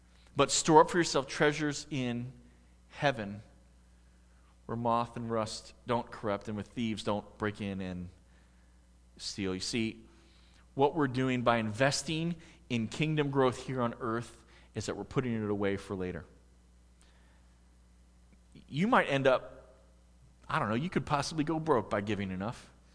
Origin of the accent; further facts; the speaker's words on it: Pennsylvania, United States; Now, I did not grow up on a farm, but I grew up in Pennsylvania, and I had a number of friends who lived on farms.